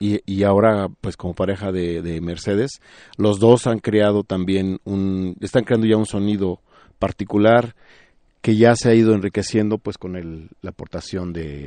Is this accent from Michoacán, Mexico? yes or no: yes; Michoacán, Mexico; yo soy de Michoacán